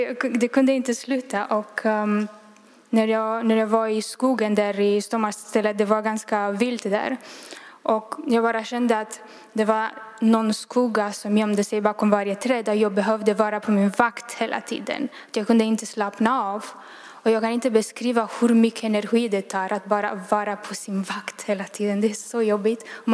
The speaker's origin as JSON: {"language": "Swedish", "country": "Romania", "second_language": "Swedish", "said": "och jag kommer från Rumänien."}